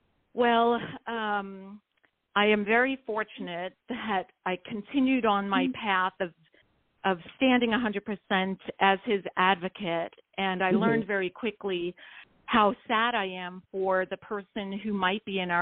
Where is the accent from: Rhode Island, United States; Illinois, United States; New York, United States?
New York, United States; that's not where I grew up. I grew up in New York, which is a little bit different, a little more maybe open-minded, possibly, I would say.